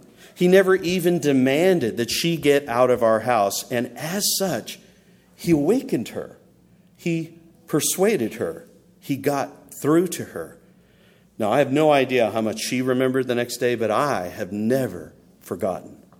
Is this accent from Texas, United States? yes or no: yes; Texas, United States; Now, I grew up in Texas in the 1960s, and I heard that word far too many times.